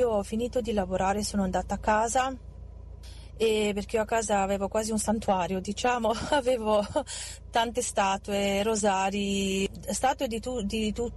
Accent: Arad, Arad County, Romania; now in Italy; sono rumena, vengo da Arad e vivo in Italia da quasi 20 anni.

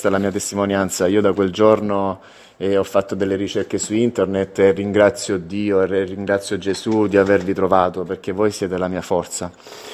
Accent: Apulia, Italy; io vengo dalla Puglia. ma qui in zona non ho trovato nessuno

